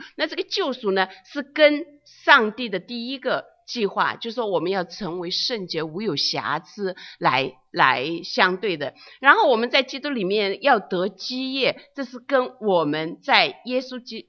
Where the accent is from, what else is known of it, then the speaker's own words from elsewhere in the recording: China; now in United States; 因为小的时候在中国长大，而且是在比较缺乏的一个环境的里面长大